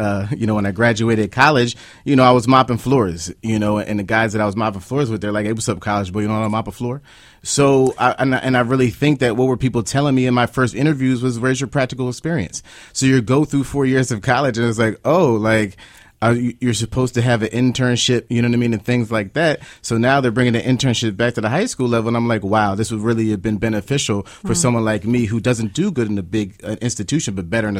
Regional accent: Philadelphia, Pennsylvania, United States; I grew up in Germantown, in Mount Airy, in a co-op, right? So my mom had me eating seaweed, and now I lived in Korea.

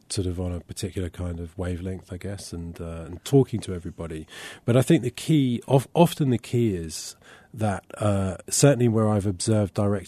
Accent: London, United Kingdom; In London.

